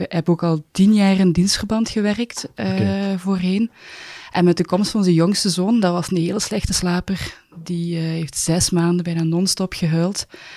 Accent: Hechtel-Eksel, Flanders, Belgium; Ik kom van Hechtel-Exel.

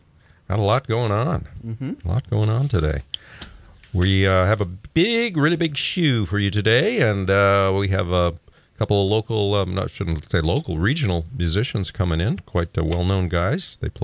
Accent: Texas, United States; born there; I was born in Texas, you were born in America, but you're also part Chickasaw.

